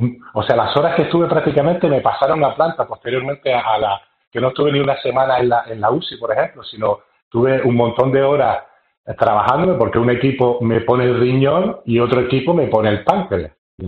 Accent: Canary Islands, Spain; yo soy de Gran Canaria

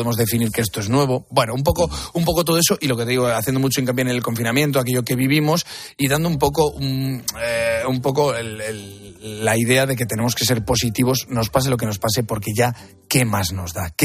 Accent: Castile and León, Spain; Arión, que es mi pueblo, o a Fermosella, que es el pueblo de mi mujer

